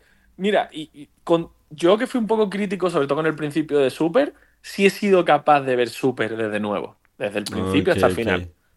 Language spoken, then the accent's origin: Spanish; Andalusia, Spain; y encima yo que soy andaluz, Málaga, que me pilla